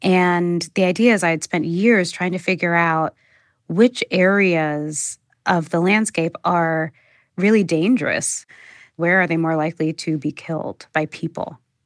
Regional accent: San Francisco, California, United States; I'm from San Francisco, and nature is just a couple hours away.

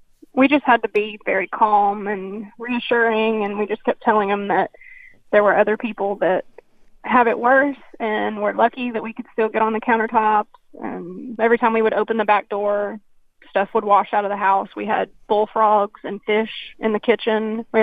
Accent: Galveston, Texas, United States; I grew up in Galveston, and we've always lived off the ground on pilings, so I don't like living on the ground

